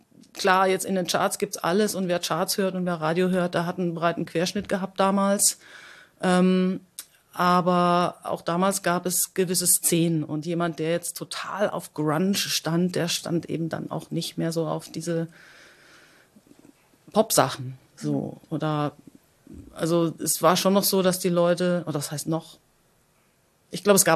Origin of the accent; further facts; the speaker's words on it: Freiburg, Baden-Württemberg, Germany; Ich komme aus Freiburg. Das war da weit weg vom Osten eigentlich.